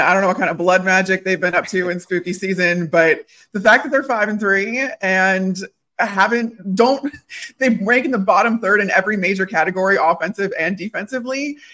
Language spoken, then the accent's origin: English; Chicago, Illinois, United States; I grew up in Chicago, and that is just a notorious city for defense.